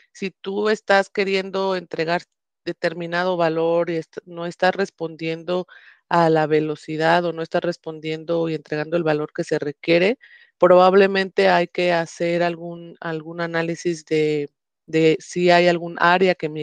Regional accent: Oaxaca, Mexico; soy de México, del sur de México, se llama Oaxaca, el estado. Vivo en el norte con mi esposo

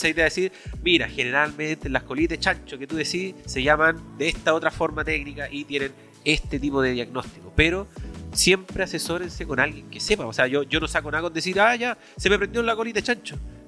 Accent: Chile; uno nunca va, como chileno, uno nunca va con tiempo a hacer algo.

